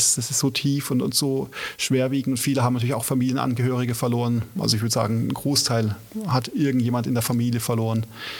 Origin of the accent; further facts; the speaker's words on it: Germany; Das merke ich auch als Deutscher, obwohl ich die Sprache nicht spreche.